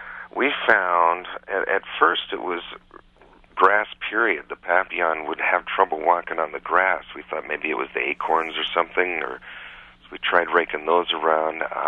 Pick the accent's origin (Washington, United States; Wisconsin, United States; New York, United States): Wisconsin, United States; Green Bay; I'm from Green Bay.